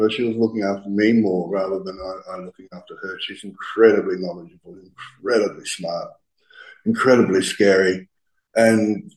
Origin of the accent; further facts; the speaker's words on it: Central Australia, Australia; I'm from Central Australia.